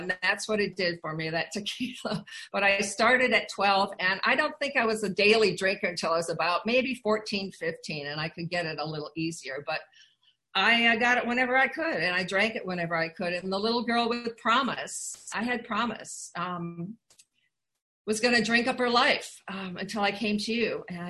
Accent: Iowa, United States; And I grew up in a community. I grew up in Iowa. There was community. My dad was Czech.

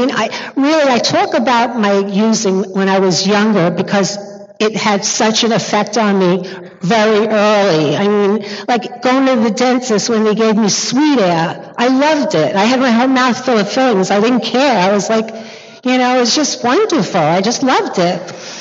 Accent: Floral Park, New York, United States; I'm from New York, Queens, Floral Park, so we used to drink in Queens, thank you, yes.

